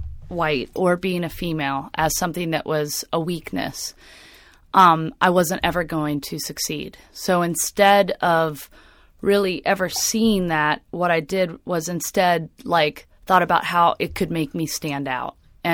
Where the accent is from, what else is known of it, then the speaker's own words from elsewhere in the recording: Sandy Springs, Georgia, United States; I grew up near Phipps Plaza area, like Sandy Springs, Sydney Marcus area.